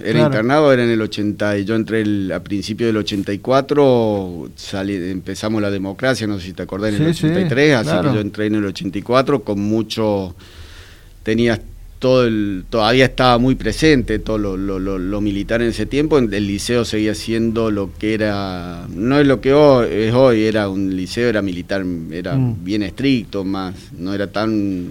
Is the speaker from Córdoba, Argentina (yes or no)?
yes; General Paz, Córdoba, Argentina; also born or lived in Mendoza; Nací en Mendoza, me crié en el campo en General Paz, venía al colegio en Jesús María, todos los días me traían del campo.